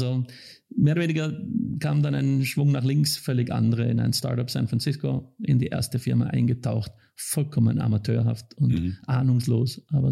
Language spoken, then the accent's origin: German; Vienna, Austria; also born or lived in St. Gallen, Switzerland; ich bin, wie gesagt, in Wien zur Schule gegangen, ganz klassisch.